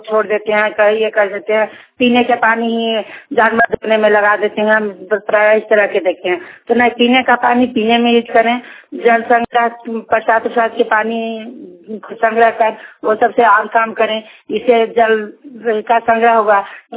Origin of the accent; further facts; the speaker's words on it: Jhajha, Bihar, India; हम झाझा के रहने वाले हैं।